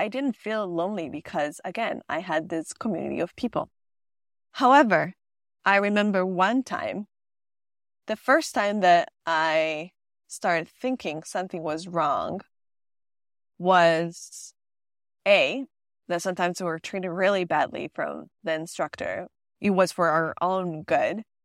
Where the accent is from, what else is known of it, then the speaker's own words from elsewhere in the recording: Turin, Piedmont, Italy; I was from Turin, so I was in the center in Turin